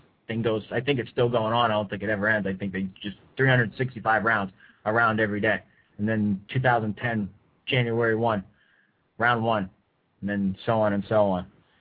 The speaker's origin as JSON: {"language": "English", "town": "Cincinnati", "region": "Ohio", "country": "United States", "said": "I'm from Cincinnati."}